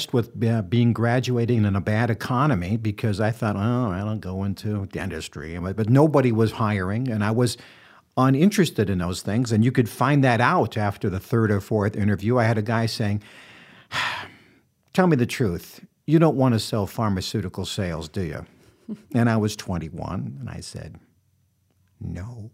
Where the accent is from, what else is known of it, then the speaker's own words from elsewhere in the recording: Midwest, United States; I love being a Midwesterner, and I want to tell stories from that perspective.